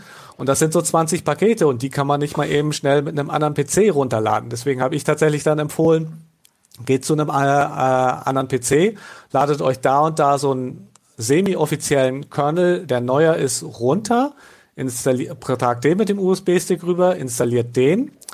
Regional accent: Northern Germany, Germany; Ich bin ja Norddeutscher

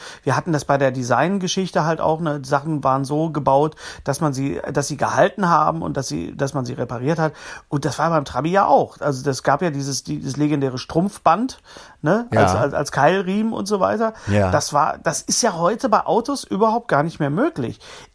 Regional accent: Bochum, North Rhine-Westphalia, Germany; born there; bin ja aus einer Autofamilie. Ja, meine Eltern kamen ja aus Rüsselsheim nach Bochum. Deswegen bin ich ja in den Bochum geboren, wegen Opel. Und hier war eine Opelstadt.

